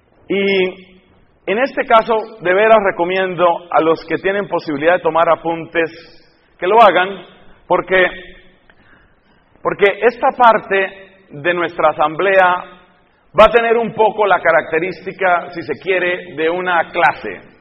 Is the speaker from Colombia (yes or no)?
yes; Colombia; en mi país, Colombia